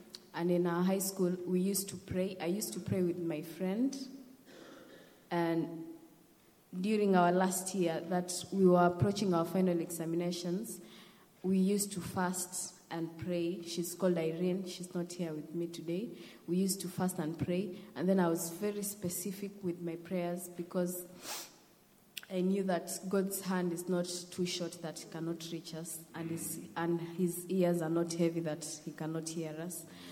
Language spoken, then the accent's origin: English; Utange, Mombasa County, Kenya; I'm from Kenya, as I said, and I lived with my grandmom in Utange, in the village in Utange.